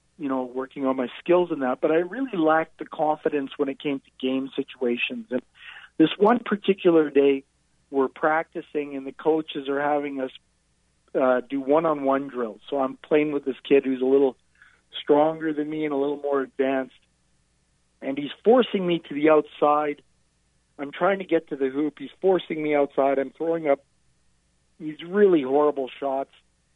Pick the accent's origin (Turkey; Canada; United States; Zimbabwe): Canada; Now, being a Canadian kid, most of us gravitate towards hockey, but my mother was a single mom